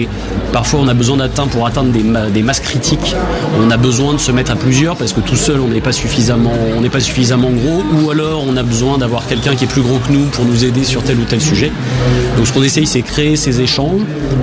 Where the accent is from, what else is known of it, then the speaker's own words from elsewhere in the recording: Paris, Île-de-France, France; je suis parisien